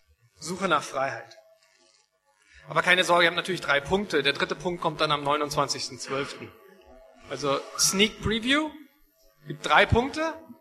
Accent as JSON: {"language": "German", "region": "Mecklenburg-Vorpommern", "country": "Germany", "tie": "born or raised there", "said": "Zu meinem Hintergrund, ich komme aus Mecklenburg, bin dementsprechend sehr kommunistisch noch aufgewachsen, habe die DDR noch erlebt."}